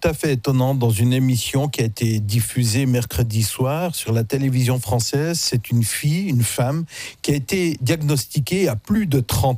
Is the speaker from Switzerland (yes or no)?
yes; Switzerland; chez nous, en Suisse